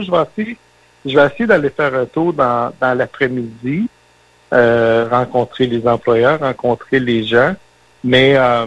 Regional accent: Shawinigan, Quebec, Canada; je renierai jamais mes origines, mais c'est difficile pour moi de dire je viens de Shawinigan.

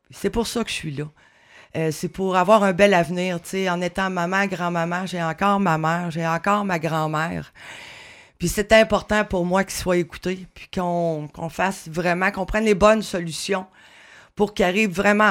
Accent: Quebec, Canada; je suis aussi native de la Mauricie et je demeure à Saint-Léonard-d'Aston.

